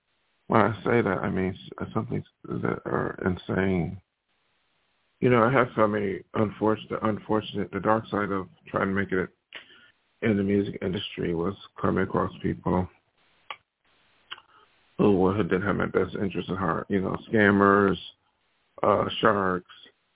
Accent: Buffalo, New York, United States; if you're in a small town like me, I came from Buffalo, and I'm in the same state of New York

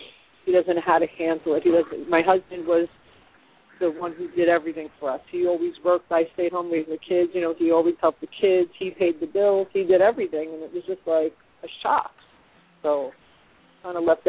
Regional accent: New York, United States; now in Carolinas, United States; my husband moved us to the Carolinas, and we're originally from New York

